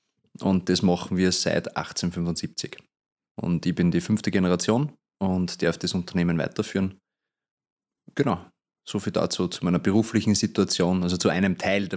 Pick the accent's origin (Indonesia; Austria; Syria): Austria; Melk, Lower Austria; Bin selber im Gemeinderat auch tätig, einfach weil ich sage, mir liegt meine Heimatstadt am Herzen.